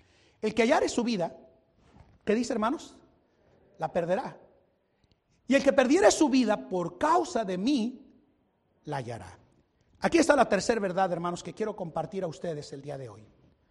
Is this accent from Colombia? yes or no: no; Mexico; yo no estoy tan afanado porque soy mexicano, hermanos.